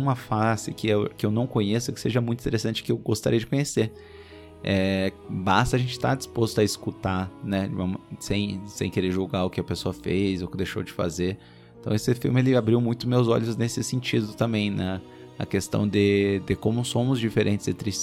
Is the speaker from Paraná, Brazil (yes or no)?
yes; Curitiba, Paraná, Brazil; Eu posso falar isso porque eu sou curitibano